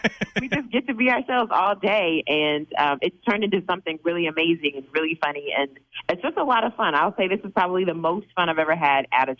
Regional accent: Kentucky, United States; And I'm from Kentucky. They say pop there, too.

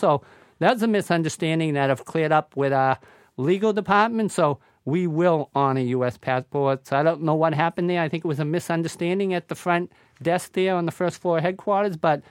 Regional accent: Boston, Massachusetts, United States; I grew up in South Boston. You know, I didn't have a whole lot, Jim. You know, I grew up on a second floor of a three-decker.

